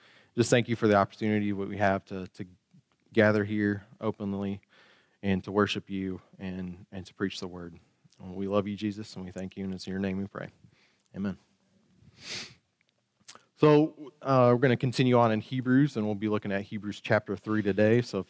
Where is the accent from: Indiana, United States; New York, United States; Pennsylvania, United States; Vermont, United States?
Indiana, United States; Mishawaka; Me, I was born and raised in Mishawaka. Went to Mishawaka High School, played football, and I wrestled there.